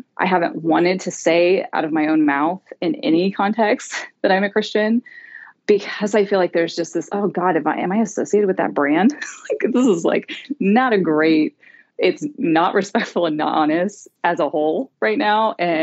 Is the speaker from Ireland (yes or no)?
no; Bible Belt, United States; now in Los Angeles, United States; It's a little easier because we're in LA, but I'm from the Bible Belt and it's very complicated.